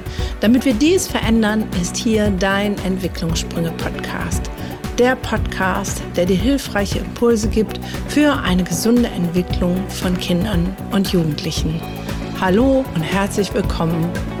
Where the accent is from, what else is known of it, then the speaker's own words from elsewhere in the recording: Mülheim an der Ruhr, North Rhine-Westphalia, Germany; wir kommen beide aus dem Pott, weil wir sind ja hier in Mülheim, in meiner Heimatstadt. Ja. Hier bin ich groß geworden